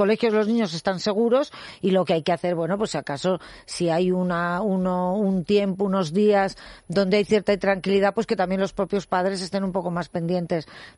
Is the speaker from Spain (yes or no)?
yes; Aragon, Spain; Yo también.